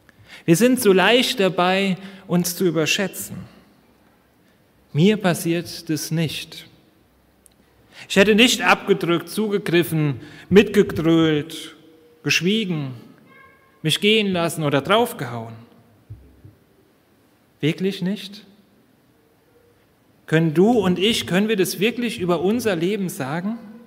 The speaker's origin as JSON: {"language": "German", "region": "North Rhine-Westphalia", "country": "Germany", "tie": "born there", "said": "Ich komme gebürtig aus Nordrhein-Westfalen und ich habe in Wuppertal studiert."}